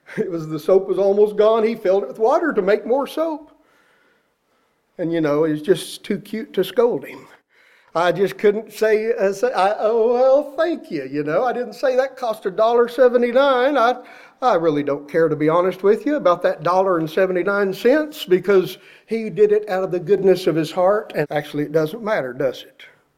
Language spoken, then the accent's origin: English; Texas, United States; We used to sing a hymn as I was a boy growing up in West Texas